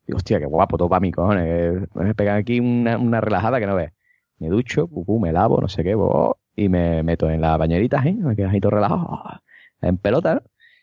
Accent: Cádiz, Andalusia, Spain

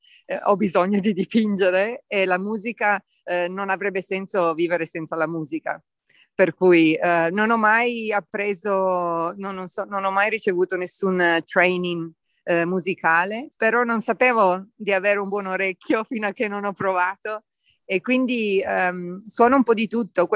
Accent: Australia; Italian is a second language; come australiana, all'Opera House a Sydney era una cosa che, sai, abbastanza iconica

